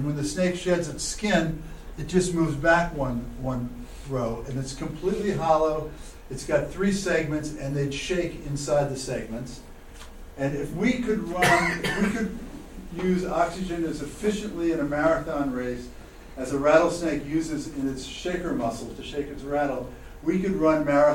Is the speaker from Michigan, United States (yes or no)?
no; Long Island, New York, United States; I grew up on Long Island.